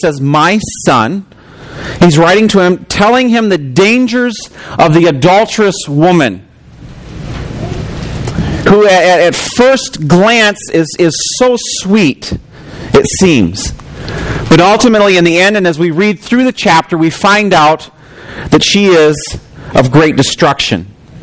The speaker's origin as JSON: {"language": "English", "region": "Illinois", "country": "United States", "tie": "born or raised there", "said": "Where I grew up in Illinois, we had sporadically spaced all over the countryside trees that..."}